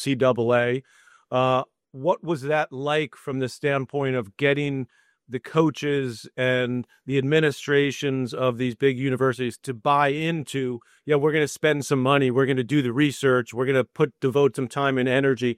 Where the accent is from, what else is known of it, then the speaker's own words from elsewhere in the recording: Douglaston, New York, United States; also happens to play at my hometown club in beautiful Douglasson, Queens, New York.